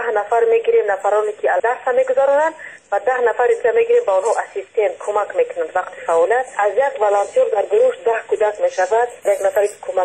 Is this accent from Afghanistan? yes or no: no; Ishkoshim, Gorno-Badakhshan, Tajikistan; همه ما بیشتر بیرون از تاجیکستان هستیم. خیلی ما بیرون بعد 2 هفته شد که از خارج اومدم.